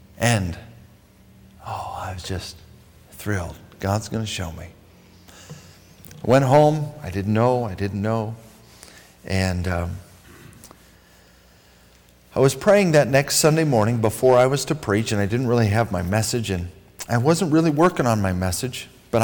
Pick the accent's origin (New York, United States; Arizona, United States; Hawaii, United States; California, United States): California, United States; Los Angeles; born there; But I was born in Los Angeles. Maybe I'm supposed to go to Los Angeles.